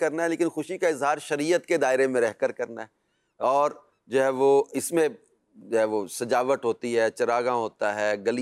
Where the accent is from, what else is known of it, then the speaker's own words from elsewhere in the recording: Mandi Warburton, Punjab, Pakistan; now in Sialkot, Pakistan; پنجاب کا ایک قصبہ ہے کہ چھوٹا سا شہر ہے، منڈی وار برٹن،